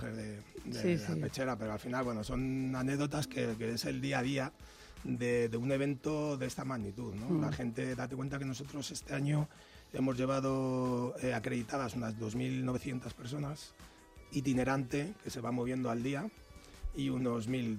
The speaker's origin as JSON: {"language": "Spanish", "town": "Madrid", "region": "Community of Madrid", "country": "Spain"}